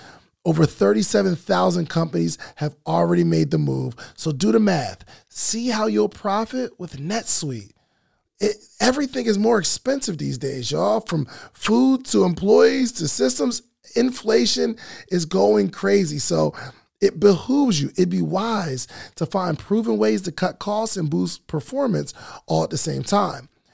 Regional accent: New Jersey, United States; New Jersey.

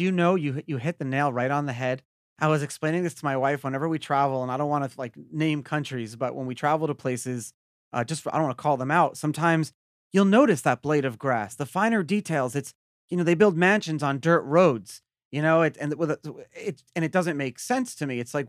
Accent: Brooklyn, New York, United States; I grew up in Brooklyn. A lot of my family was in NYPD, and I like and grew accustomed to seeing cops on the beat.

